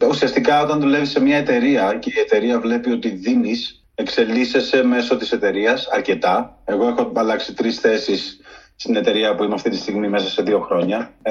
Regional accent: Patras, Western Greece, Greece; also born or lived in Athens; now in London, United Kingdom; Η καταγωγή μου είναι από το Αγρίνιο. Έχω μεγαλώσει στην Πάτρα και έζησα κάποια χρόνια στην Αθήνα και είμαι στο Λονδίνο τα τελευταία 6 χρόνια.

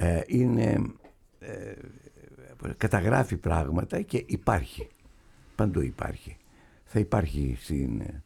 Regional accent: Protochori, Western Macedonia, Greece; Το χωριό μου είναι ένα φιλοπρόοδο χωριό με πάρα πολλούς επιστήμονες σε σχέση με την ίδια την Κοζάνη.

